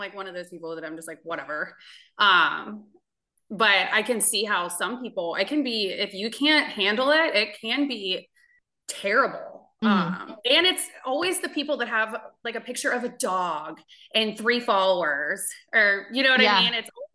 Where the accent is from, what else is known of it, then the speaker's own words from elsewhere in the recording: Virginia Beach, Virginia, United States; I'm like, wait a minute, I'm from Virginia Beach.